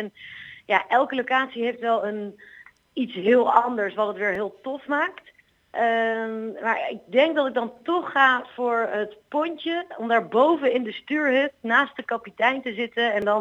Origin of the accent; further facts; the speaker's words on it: Amsterdam, North Holland, Netherlands; Maar eigenlijk wij als Amsterdammers, we fietsen er doorheen